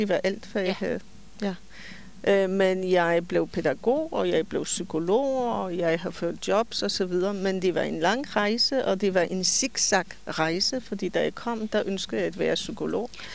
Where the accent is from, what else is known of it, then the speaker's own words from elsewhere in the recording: Poland; Danish is a second language; moved away as an adult; now in Denmark; Polen, som var mit hjemland. Jeg kom alene, og det betød, at jeg skulle sige farvel til min familie.